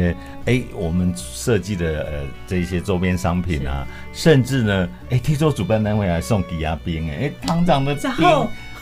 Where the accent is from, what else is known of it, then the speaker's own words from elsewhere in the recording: Taixi, Yunlin County, Taiwan; 我还是对我的故乡有很深的感情，所以我还是希望它可以盖在云林县台西乡